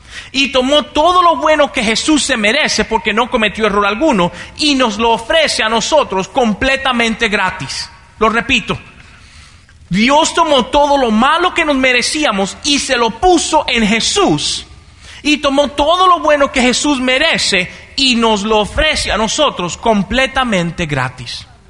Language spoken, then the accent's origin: Spanish; Dominican Republic; ¿O es solamente en mi país? Ay, ya sí fue, ¿verdad? Los dominicanos estamos presos, qué problema.